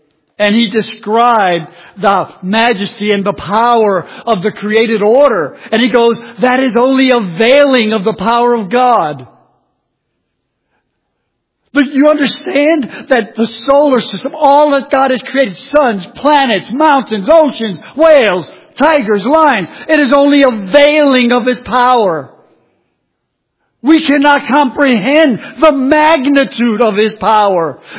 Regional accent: Bronx, New York, United States; Puerto Rican kid from the Bronx, and I am an ambassador of the King of Kings and the Lord of Lords. I grew up on welfare in the Bronx

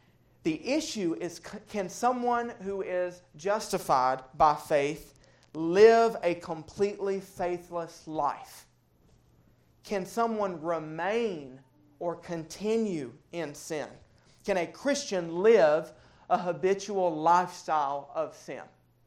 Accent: Alabama, United States; You know, I grew up in North Alabama. I'm in the thick of the Bible Belt.

